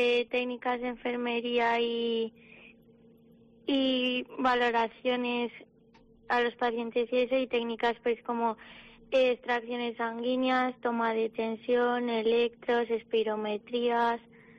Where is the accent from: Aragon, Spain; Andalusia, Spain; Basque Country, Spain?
Aragon, Spain; Barbastro; aunque soy de Barbastro, pues me gustan mucho los pueblos.